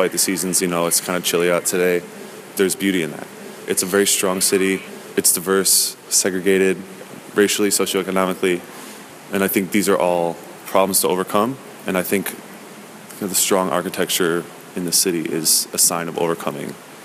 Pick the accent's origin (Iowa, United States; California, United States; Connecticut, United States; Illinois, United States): Illinois, United States; Chicago; Yeah, anybody who I've met who I tell I'm from Chicago thinks that, like, I walk out of my front door into a war zone.